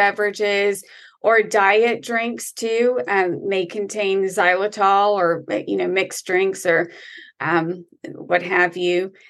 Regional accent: the South, United States; Yes, and I've seen raisins in brownies, and I'm from the South too.

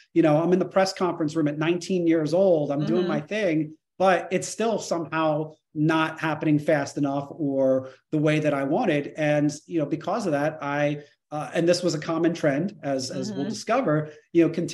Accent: New Jersey, United States; So I wound up going back to my roots. I grew up in New Jersey

